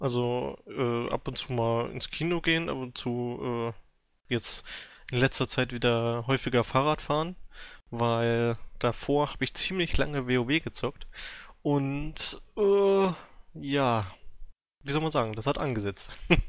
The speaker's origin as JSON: {"language": "German", "town": "Meiningen", "region": "Thuringia", "country": "Germany", "lives_now": "Schweinfurt, Germany", "said": "ursprünglich aus dem schönen Meiningen in Thüringen, jetzt wegen meiner Ausbildung, die li hinter mir liegt, nach Bayern, Schweinfurt gezogen, unfreiwillig."}